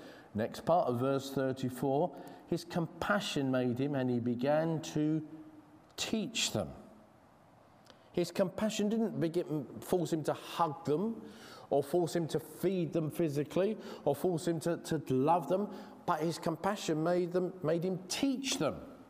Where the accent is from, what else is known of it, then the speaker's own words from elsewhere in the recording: England, United Kingdom; accent: English; I'll say it with my English accent in a Greek sort of way.